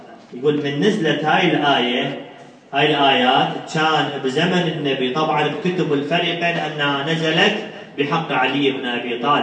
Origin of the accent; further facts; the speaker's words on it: Nasiriyah, Dhi Qar, Iraq; هسه خاف أقول ناصرية وتقول هذا عنصري لأن أنا من الناصرية